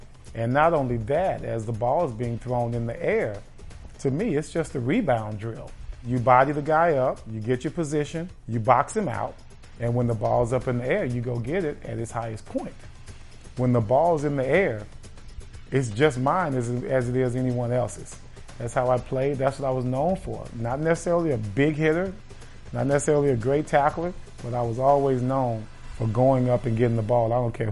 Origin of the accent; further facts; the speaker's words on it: Dallas, Texas, United States; I grew up in Hamilton Park, which is a suburb of Dallas. I was the youngest child